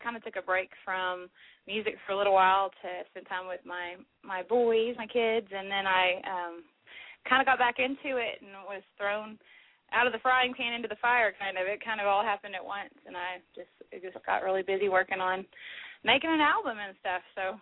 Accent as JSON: {"language": "English", "region": "the South", "country": "United States", "said": "well, I'm from the South, so that number"}